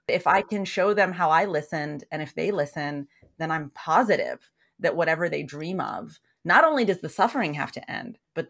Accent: Rocky Mountains, United States; And so for me, I grew up in the Rocky Mountains, which is such an insane gift because it is a very magical place.

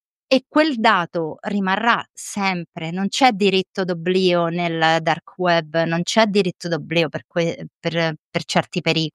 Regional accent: Rome, Lazio, Italy; Sì, romani, sono romana, quindi assolutamente.

